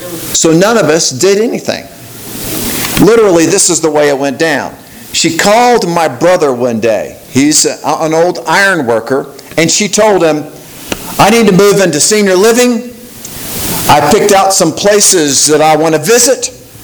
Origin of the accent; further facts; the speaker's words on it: Dallas, Texas, United States; I grew up in Dallas and my mother and my brother still live there.